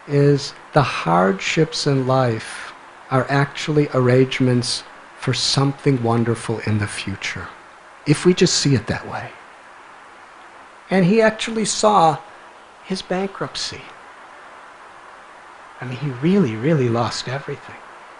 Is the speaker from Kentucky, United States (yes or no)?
no; Illinois, United States; also born or lived in Chicago, United States; I was born in Chicago, Illinois. When I was 4 years old, my mother and father brought their three little sons to a village about 30 miles north of Chicago